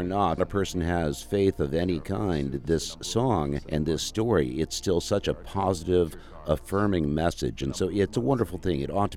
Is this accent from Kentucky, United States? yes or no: yes; Murray, Kentucky, United States; I bring this up because I'm from Murray, Kentucky, just barely above Jackson, Tennessee. It's in the western part of the state. We have that same dialect there